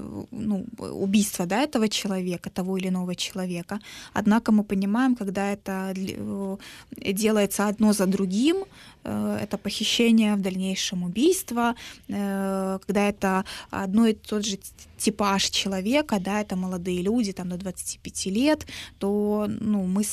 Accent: Crimea, Ukraine; now in Kyiv, Ukraine; в Крыму мы являемся коренным народом Украины и Крыма.

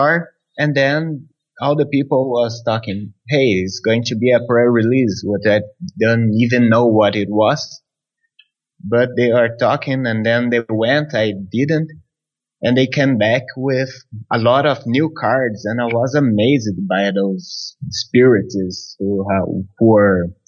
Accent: Lorena, São Paulo, Brazil; now in Pindamonhangaba, Brazil; No, I'm actually from Lorena, it's a small town near Pindamonhangaba, and I came here for work.

